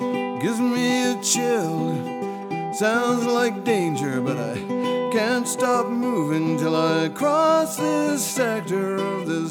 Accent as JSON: {"language": "English", "country": "Canada", "lives_now": "United States", "said": "As a Canadian who lives in this country and I'm here on a green card, I can't vote."}